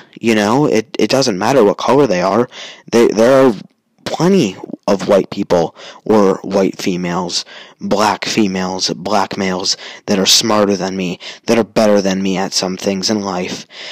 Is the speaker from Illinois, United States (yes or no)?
yes; Chicago, Illinois, United States; I am from the North Side. and I've been to the South Side. You know, there's a feeling about the South Side that is just a little different from the North Side. You don't feel as safe around the South Side of Chicago.